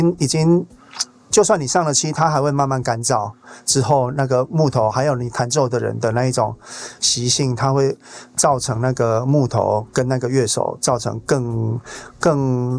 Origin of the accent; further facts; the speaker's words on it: southern Taiwan, Taiwan; 我们南部人就是每到哪里都要见面礼一下。